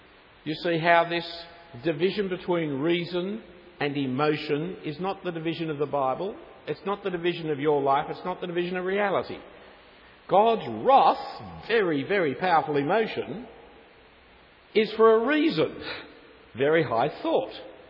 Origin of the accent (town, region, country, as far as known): Australia